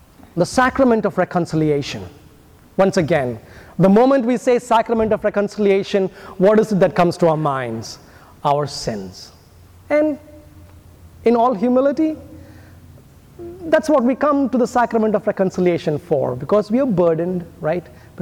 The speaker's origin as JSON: {"language": "English", "country": "India", "first_language": "Hindi", "second_language": "English", "said": "So how cool would it be that I would be speaking in Hindi now, which is my mother tongue, and you would understand it in English?"}